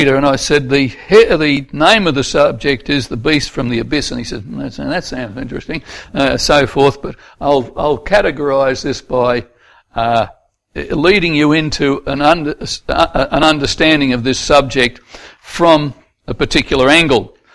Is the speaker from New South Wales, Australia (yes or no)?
no; Melbourne, Victoria, Australia; I know I'm not from the Western District, I'm from Melbourne, and I just saw the beautiful trees and all that as I came into Hamilton.